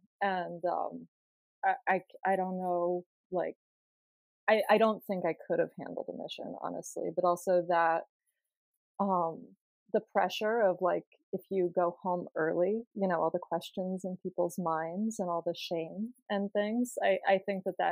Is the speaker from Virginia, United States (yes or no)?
yes; Chantilly, Virginia, United States; So I grew up in Northern Virginia, in Chantilly, Virginia. It's like 45 minutes outside of DC.